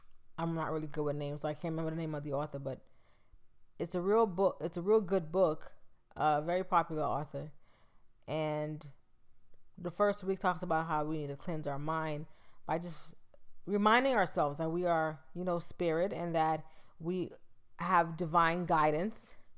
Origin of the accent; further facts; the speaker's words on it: Bahamas; But that was in the 90s growing up in the Bahamas.